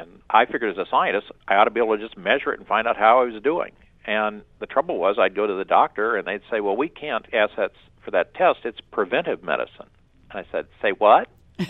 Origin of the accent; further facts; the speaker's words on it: Midwest, United States; now in San Diego, United States; I got into changing my body when I came to San Diego from the Midwest and realized that I didn't look like the rest of these people.